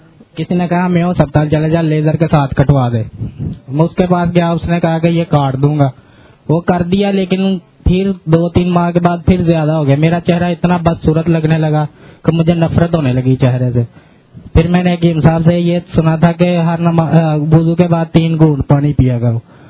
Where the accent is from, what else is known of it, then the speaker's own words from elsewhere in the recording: Lahore, Punjab, Pakistan; میں لاہور سے ہوں.